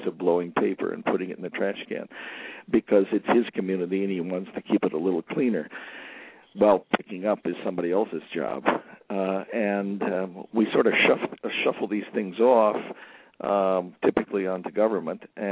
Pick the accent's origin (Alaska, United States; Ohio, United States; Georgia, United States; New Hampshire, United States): Ohio, United States; Cleveland; I grew up in Cleveland, Ohio, and when I grew up, everybody in the neighborhood who was an adult was a parent, and they were my parents.